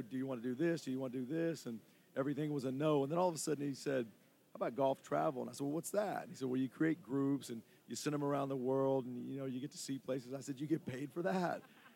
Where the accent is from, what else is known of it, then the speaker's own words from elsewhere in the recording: Nashville, Tennessee, United States; I grew up in East Nashville, Tennessee, kind of a rough neighborhood.